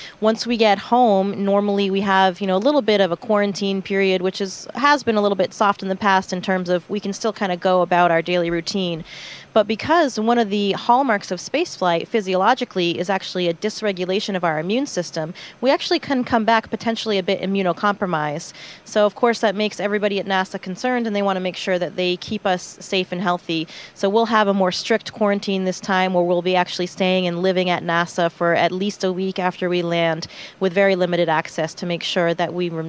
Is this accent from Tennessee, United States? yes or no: no; Maine, United States; coming back down over my home state of Maine.